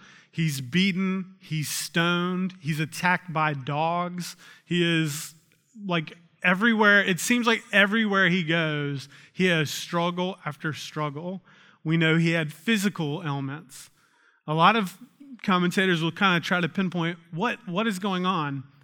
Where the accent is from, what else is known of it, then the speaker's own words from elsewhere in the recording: the South, United States; especially I grew up in the South, so in the church I grew up in, it felt like everyone was perfect all the time.